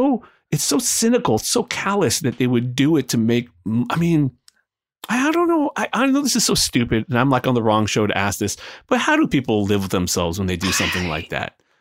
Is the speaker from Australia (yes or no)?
no; San Francisco, California, United States; Je suis de San Francisco. Mm-hmm. That means I'm from San Francisco.